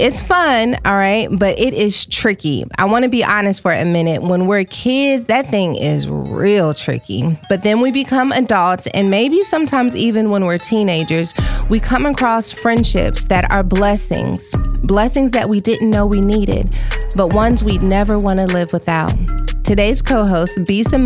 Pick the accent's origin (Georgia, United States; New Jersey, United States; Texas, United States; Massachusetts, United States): Texas, United States; Dallas; Okay, so I grew up on White Rock Lake. I went to school in Richardson. Went to college and dropped out at Fort Worth, TCU.